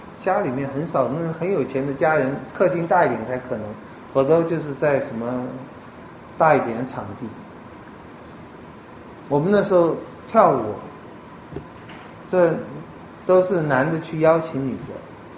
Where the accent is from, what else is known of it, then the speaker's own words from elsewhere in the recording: China; 我们中国人也很看重家